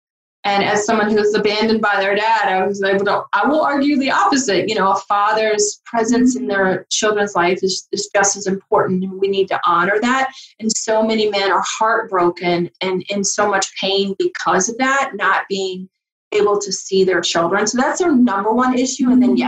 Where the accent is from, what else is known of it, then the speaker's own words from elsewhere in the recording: the South, United States; accent: Southern; this is where my Southern accent's going to come in, right?